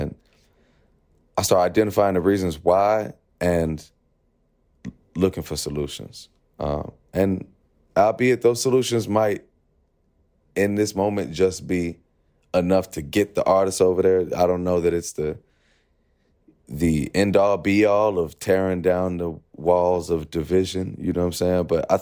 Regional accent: Ghana; damn, I'm Ghanaian and I've never even performed on the continent.

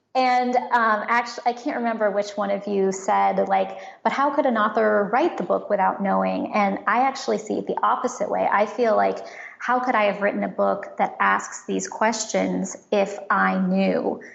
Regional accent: San Francisco, California, United States; so I grew up in San Francisco

